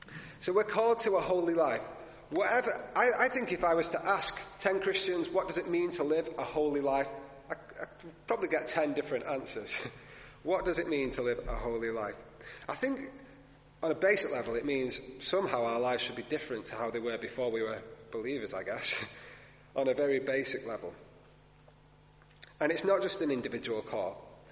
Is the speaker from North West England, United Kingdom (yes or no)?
yes; Heywood, North West England, United Kingdom; I'm actually from Greater Manchester, a little town called Heywood, which John knows about, but not many other people outside of Heywood know about.